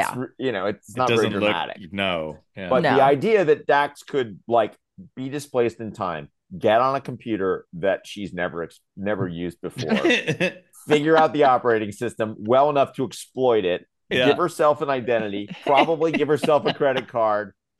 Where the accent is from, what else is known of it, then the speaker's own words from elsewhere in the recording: San Francisco, California, United States; I grew up in San Francisco. There's a place called the Cliff House.